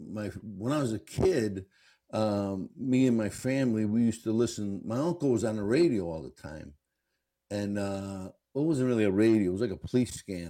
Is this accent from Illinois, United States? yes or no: yes; Chicago, Illinois, United States; born there; also born or lived in Brooklyn; I was actually I was born in Chicago, and then we have family in Brooklyn, and we would end up going there every summer.